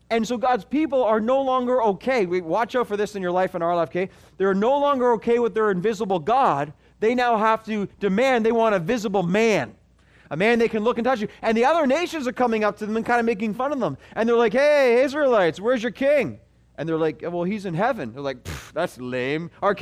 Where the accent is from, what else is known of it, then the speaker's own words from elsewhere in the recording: Canada; I am not here all the way from Canada to go through the motions, okay? I'm not here from Canada